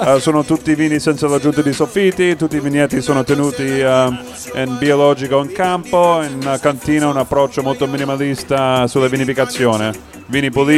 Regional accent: United States; Italian is a second language; Vengo dagli Stati Uniti.

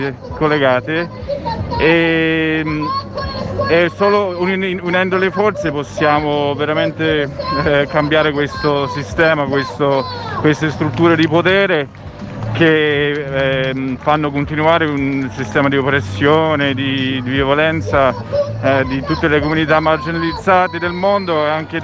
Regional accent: United States; Italian is a second language; io sono americano

